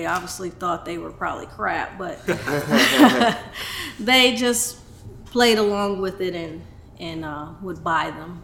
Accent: Cleveland, Ohio, United States; Actually, no, I'm not. I'm originally from Cleveland, Ohio.

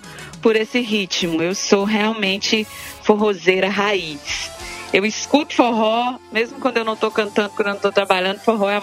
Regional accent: Fortaleza, Ceará, Brazil; born there; Eu nasci no Ceará, nasci em Fortaleza. E no Ceará você já nasce dançando forró, praticamente.

